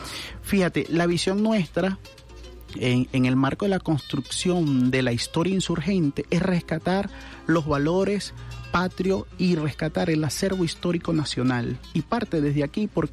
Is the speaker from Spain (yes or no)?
no; Caracas, Capital District, Venezuela; ¿Qué nos identifica como caraqueños? ¿Qué nos identifica como catedraleños? ¿Qué nos identifica como venezolanos?